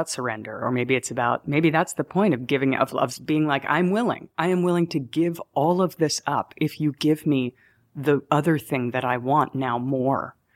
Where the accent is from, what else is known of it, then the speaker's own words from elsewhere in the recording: New York City, New York, United States; But sadly, what I learned is that I'm a New Yorker.